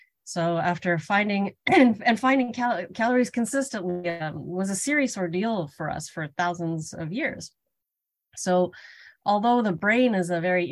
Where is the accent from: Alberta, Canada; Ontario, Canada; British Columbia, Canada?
Ontario, Canada; Toronto; In my own life, growing up in Toronto, it was the era of DIY